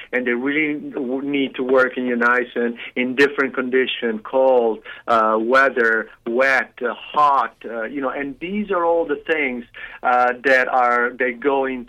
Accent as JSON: {"language": "English", "country": "Italy", "tie": "born or raised there", "said": "I was born and raised in Italy."}